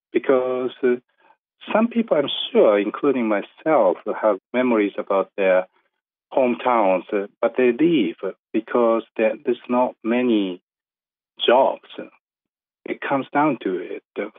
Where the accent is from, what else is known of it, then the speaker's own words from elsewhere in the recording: Yamaguchi, Japan; I just traveled back to my hometown in western Japan. It's called Yamaguchi Prefecture.